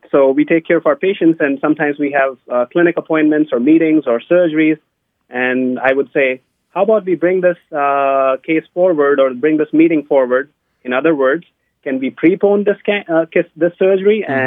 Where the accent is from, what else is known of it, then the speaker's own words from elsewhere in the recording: India; Yes, I grew up in India